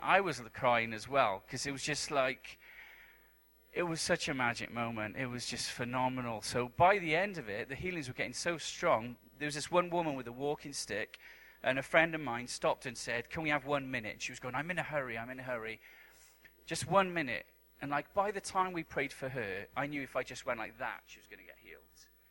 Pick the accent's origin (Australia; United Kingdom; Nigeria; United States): United Kingdom; Wales; accent: Welsh; Are you guys understanding my accent, or is it really difficult? Eventually, your brain will like reconfigure to Welsh somehow.